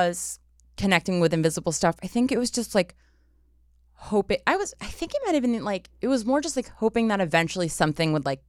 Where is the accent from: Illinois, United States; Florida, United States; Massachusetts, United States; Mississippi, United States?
Massachusetts, United States; I mean, I grew up in Massachusetts, so it was right there. I mean, it wasn't really. I'm from a different part, but it was there.